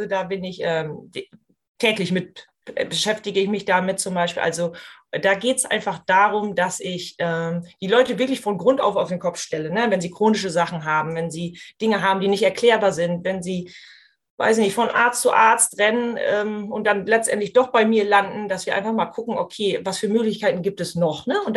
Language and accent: German; Lingen, Lower Saxony, Germany; Ich komme aus Lingen, aus dem Emsland. Vielleicht ist das für den einen oder anderen Begriff. Das ist ein bisschen weiter höher in Deutschland.